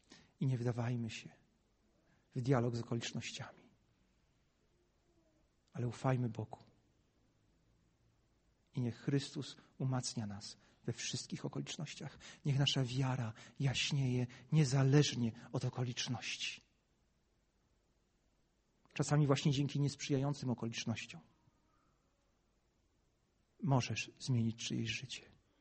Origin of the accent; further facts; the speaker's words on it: Kraków, Lesser Poland, Poland; Odkąd pamiętam, a mówię, jestem z Krakowa, to wiem, że to było waszym marzeniem.